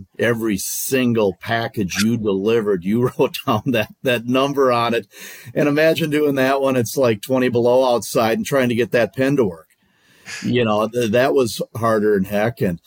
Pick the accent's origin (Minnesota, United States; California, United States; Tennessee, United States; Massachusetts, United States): Minnesota, United States; I grew up in Minnesota. And then when I moved, when I was with UPS and then we came back up here again. So I've been here my whole life.